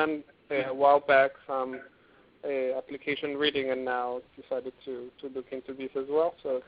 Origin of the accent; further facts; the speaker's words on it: Bogota, Bogotá, Colombia; English is a second language; moved away as an adult; now in United States; I am originally from Bogota, Colombia.